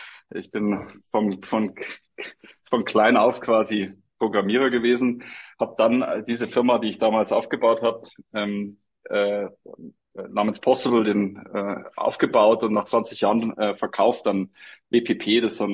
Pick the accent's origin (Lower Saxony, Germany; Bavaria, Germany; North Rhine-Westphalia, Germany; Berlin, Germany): Bavaria, Germany; Ich komme aus dem Chiemgau